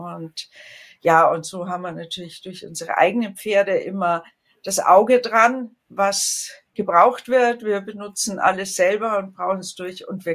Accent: Munich, Bavaria, Germany; Ich komme aus München und ich wohne und arbeite dort

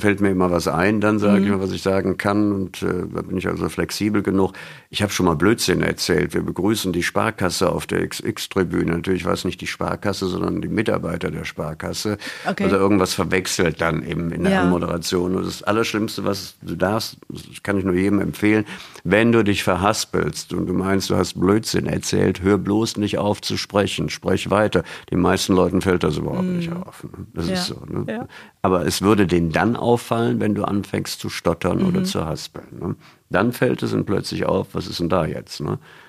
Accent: Cologne, North Rhine-Westphalia, Germany; als Kölner musst du Kölsch sagen.

